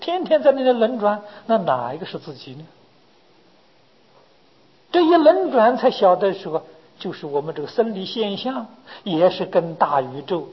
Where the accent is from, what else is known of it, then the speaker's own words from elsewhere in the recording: China; 照我们中国人的这个计算的方法，今年是佛灭度之后3009年啊